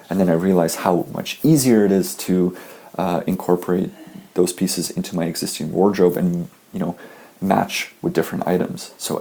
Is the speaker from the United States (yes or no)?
no; Canada; I'm Canadian